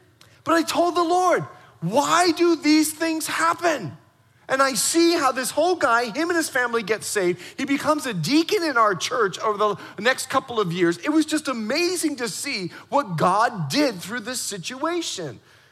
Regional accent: Bahamas; I'm from the Bahamas, right? Like, I don't even know what snow is. I've never seen snow, much less black ice.

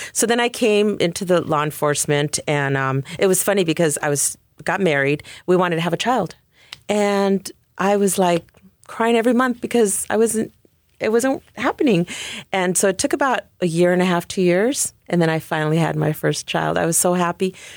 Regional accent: California, United States; because I came from San Gabriel Valley to LA County, and I was rough, you know?

